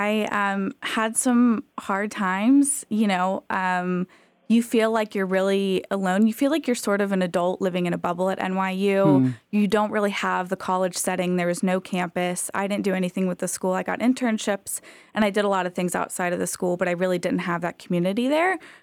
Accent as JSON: {"language": "English", "country": "United States", "tie": "born or raised there", "said": "I grew up in Dawson County as a liberal Jew and sort of felt like I was out of place and didn't really belong."}